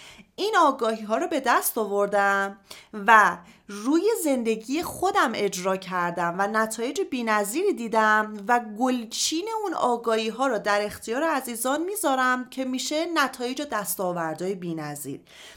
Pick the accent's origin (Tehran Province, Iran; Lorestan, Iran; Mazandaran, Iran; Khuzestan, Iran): Tehran Province, Iran; Parchin; به واسطه شغل پدرم ما از تهران مجبور شدیم که بریم سمت پارچین، یه شهرک ارتشی بود که حالا به واسطه کار پدرم یه خونه ای رو در اختیار ما گذاشته بودن که ما اونجا سکونت داشتیم، یعنی از تهران خارج شدیم. تا 4-5 سالگی من ما اونجا سکونت داشتیم